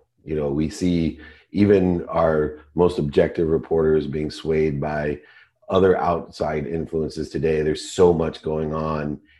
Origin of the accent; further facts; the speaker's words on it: Ohio, United States; And, you know, we're both Buckeyes from the Midwest.